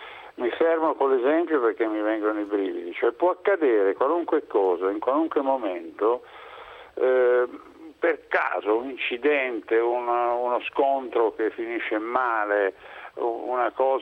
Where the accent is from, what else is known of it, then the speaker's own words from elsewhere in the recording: Casale Monferrato, Piedmont, Italy; un vecchio modo di dire delle mie parti. Io sono di Casale Monferrato.